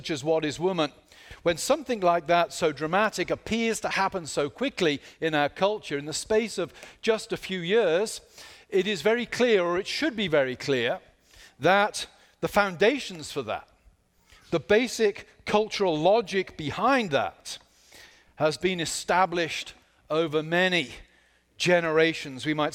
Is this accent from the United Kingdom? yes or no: yes; United Kingdom; Just a week before, back in my homeland, you may tell from my accent, I'm not from Camden, New Jersey.